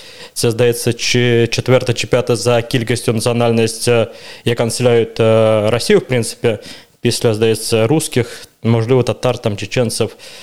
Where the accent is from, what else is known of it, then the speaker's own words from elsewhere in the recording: Gus-Khrustalny, Vladimir Oblast, Russia; Ukrainian is a second language; Я народився в місті Гусь-Хрустальному, там жив до 26 років. Але чому я українець?